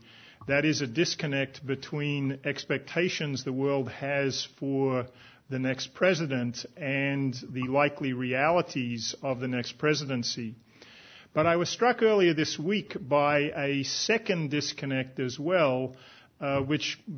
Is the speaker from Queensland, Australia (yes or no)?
no; Canberra, Australian Capital Territory, Australia; moved away as an adult; I was actually born and raised in Canberra. It happens to be true, and I was saying before that when I left Australia to go to the US to do a PhD